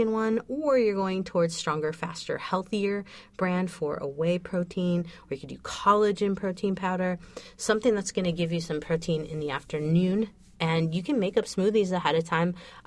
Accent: Midwest, United States; I grew up in the Midwest.

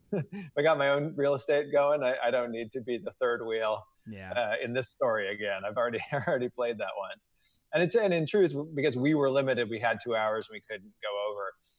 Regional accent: St. Louis, Missouri, United States; I grew up outside of St. Louis, got a lot of Cubs fans in my extended family.

